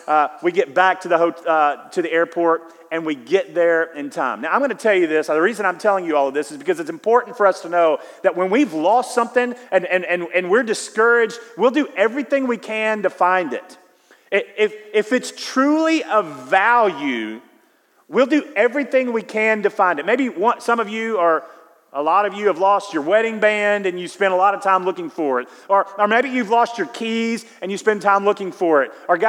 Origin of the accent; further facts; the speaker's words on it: United States; because I am an American and I have no idea what's happening